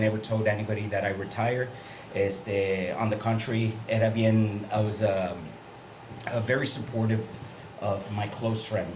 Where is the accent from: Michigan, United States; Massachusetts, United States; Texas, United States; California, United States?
Texas, United States; Edinburg; I'm from Edinburgh, Texas.